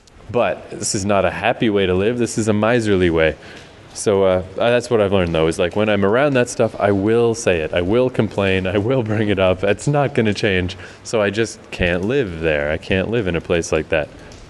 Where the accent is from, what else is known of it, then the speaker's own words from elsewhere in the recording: Canada; I'm Canadian.